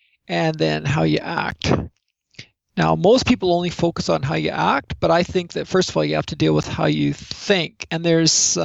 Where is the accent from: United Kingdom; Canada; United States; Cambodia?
Canada; Canadians love Australia.